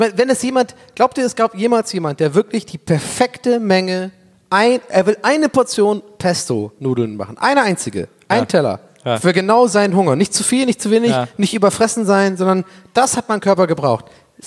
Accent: Tübingen, Baden-Württemberg, Germany; moved away as an adult; ich bin in Tübingen aufgewachsen, habe da Abi gemacht

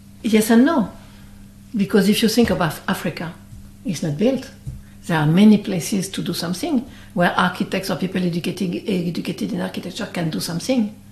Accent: Brittany, France; English is a second language; I'm not British at all. I'm from Brittany, this is not the same.

